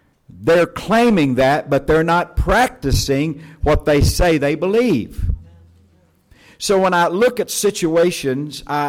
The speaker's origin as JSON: {"language": "English", "region": "Texas", "country": "United States", "tie": "born or raised there", "also_born_or_lived": "Arkansas", "accent": "southern", "said": "Well, I was born and raised in Texas, and I spent 20 years in Arkansas, and so we don't speak the Queen's English."}